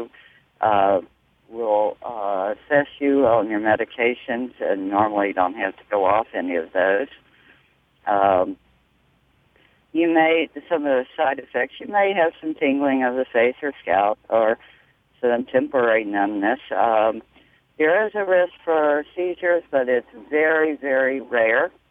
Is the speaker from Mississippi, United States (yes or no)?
no; Colorado, United States; I come from Colorado, so when I get to sea level, I always seem to do better instead of at altitude.